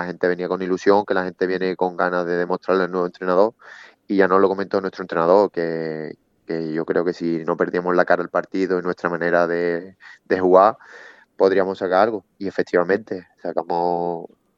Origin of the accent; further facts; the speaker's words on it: Jerez de la Frontera, Andalusia, Spain; also born or lived in Málaga; empiezo en mi tierra, en Jerez, empecé de pequeño y por circunstancias de la vida, pues bueno, nos tuvimos que venir a Málaga primero.